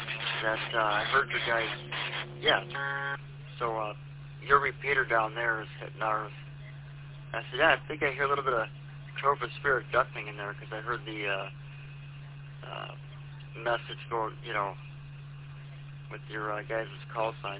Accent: Quinton Township, Michigan, United States; I'm from Quinton Township here. I'm down here by Lake St. Clair. About 5 miles off the lake, 4 miles.

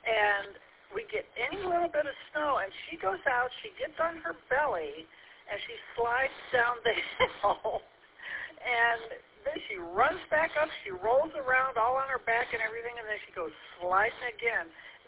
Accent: Columbus, Ohio, United States; born there; I was born in Columbus, but that was a long time ago.

